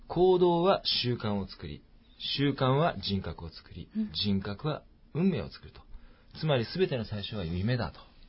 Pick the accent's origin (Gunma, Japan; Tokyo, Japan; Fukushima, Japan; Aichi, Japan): Tokyo, Japan; Shinjuku; というかうちの実家が、あの新宿の神楽坂の方で商売やってるんですね